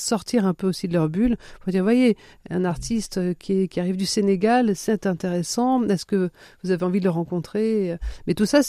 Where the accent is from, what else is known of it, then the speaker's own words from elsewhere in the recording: Flavigny-sur-Ozerain, Bourgogne-Franche-Comté, France; Alors, je suis pas du Loiret, mais de Côte d'Or, voilà, en Bourgogne